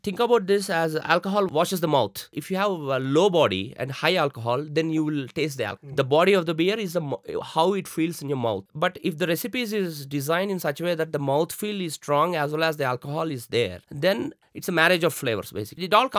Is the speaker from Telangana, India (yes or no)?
yes; Hyderabad, Telangana, India; now in Bangalore, India; I mean, I'm from Hyderabad. My entire family is from Hyderabad. I don't have any relatives also here in Bangalore.